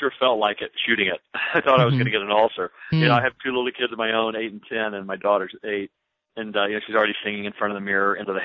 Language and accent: English; Nashville, Tennessee, United States; I grew up in Nashville. So in the South, very conservative.